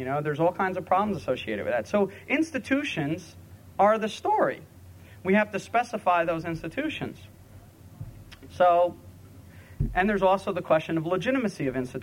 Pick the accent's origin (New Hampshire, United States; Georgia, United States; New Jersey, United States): New Jersey, United States; now in Northern Virginia, United States; I'm from New Jersey, and now I'm living in exile in Northern Virginia, and suburbia in New Jersey never looks so good.